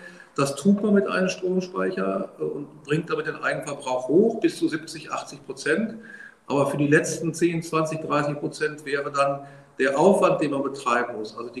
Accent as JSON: {"language": "German", "region": "North Rhine-Westphalia", "country": "Germany", "said": "Ich komme aus dem Bergischen Land"}